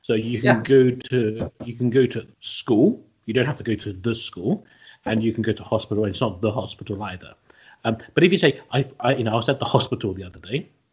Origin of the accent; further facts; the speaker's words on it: London, United Kingdom; from London.